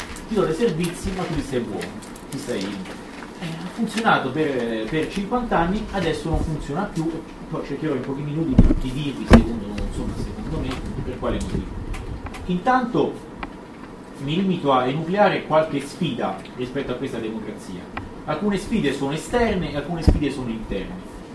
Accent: Rome, Lazio, Italy; Vengo da Roma, lì è una situazione da questo punto di vista piuttosto ricca, ma non solo.

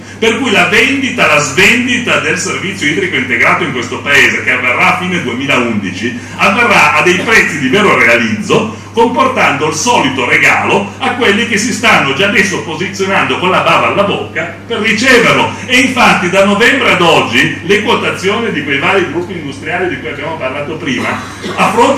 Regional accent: Turin, Piedmont, Italy; io vengo da Torino

